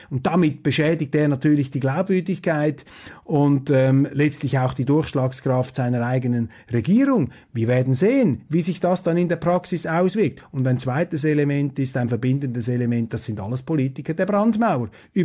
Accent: Switzerland

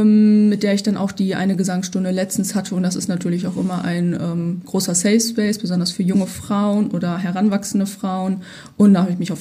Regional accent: Gelsenkirchen, North Rhine-Westphalia, Germany; Ich bin 23, geboren und aufgewachsen in Gelsenkirchen.

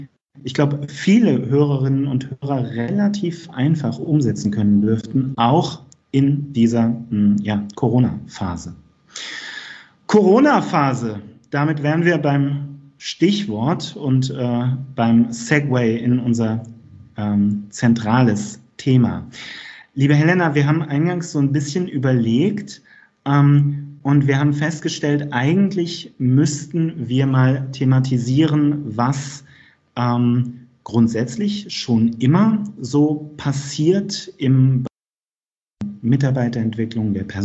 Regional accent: Rhineland-Palatinate, Germany; wie man bei uns in Rheinland-Pfalz auf dem Dorf.

